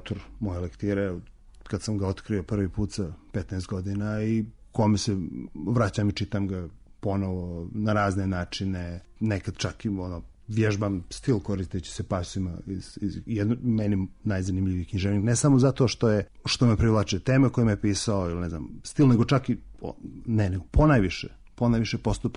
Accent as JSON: {"language": "Serbian", "country": "Montenegro", "also_born_or_lived": "Belgrade / Germany / United States", "moved": "yes", "said": "Ja sam iz Crne Gore, 6 godina sam živio u Beogradu, onda sam krenuo sa seljakama u naučne svrhe, prvo u Njemačku, pa onda u Ameriku"}